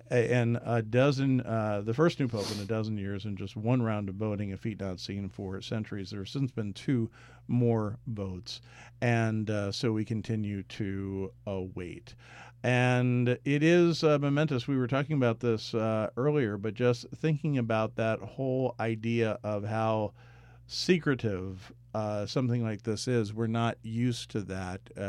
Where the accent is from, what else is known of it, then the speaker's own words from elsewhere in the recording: Albany, New York, United States; And I know it's my hometown airport, but I have great fondness that when I'm going through that airport